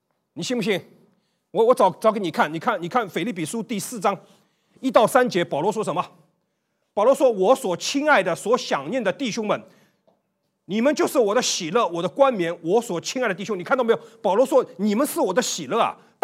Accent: China; 我们中国人领圣餐要不要用茅台？

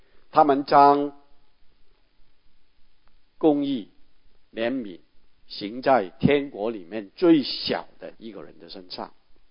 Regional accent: Guangdong, China; 我们广东人就说，这些人就是一条腿踏两条船

